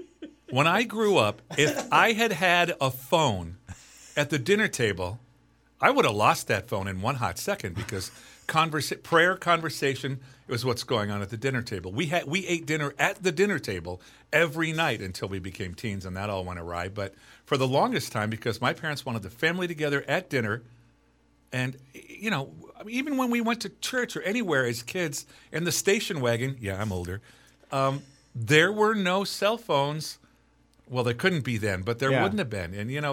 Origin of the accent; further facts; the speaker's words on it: Oregon, United States; now in California, United States; That was where I grew up in Oregon.